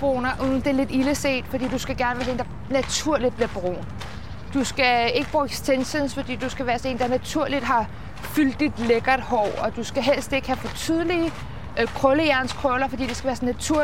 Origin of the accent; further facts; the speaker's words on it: Copenhagen, Capital Region of Denmark, Denmark; Det er sjovt, fordi nu er jeg jo født og opvokset i København.